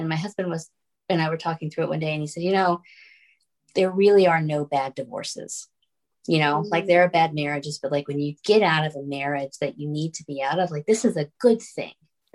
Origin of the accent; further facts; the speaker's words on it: Raleigh, North Carolina, United States; Thursday will be at Quail Ridge Books, which is my hometown Raleigh bookstore that I've been going to since I was 10.